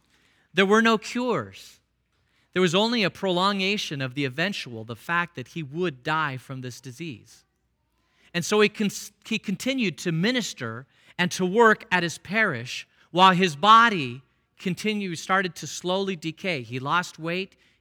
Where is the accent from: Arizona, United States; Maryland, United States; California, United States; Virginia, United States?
Arizona, United States; Phoenix; There was a friend of mine, I grew up in Phoenix, and right across the street was a family